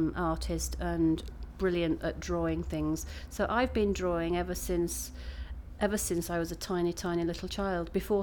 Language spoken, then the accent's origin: English; Leeds, Yorkshire and the Humber, United Kingdom; I grew up in Leeds. And as I say, first came down to London in 93 and then came back down my second time in 97, and now finally back in Leeds.